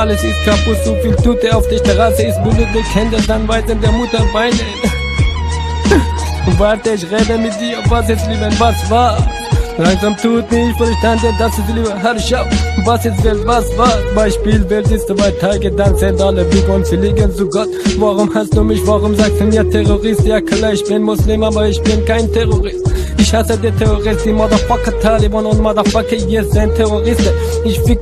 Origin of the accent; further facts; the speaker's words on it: Afghanistan; Afghanisch, ich bin Afghane